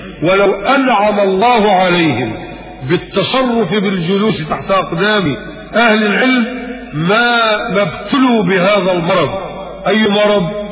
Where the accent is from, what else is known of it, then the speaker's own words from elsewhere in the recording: Mit Hadid, Dakahlia, Egypt; في قريتنا ميت حديد مركز منية النصر